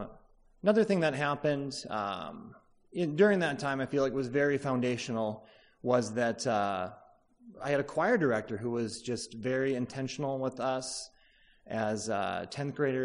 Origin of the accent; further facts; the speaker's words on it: Maple Grove, Minnesota, United States; I grew up in Maple Grove, kind of the northwest suburbs up there. And we went to an evangelical free church growing up.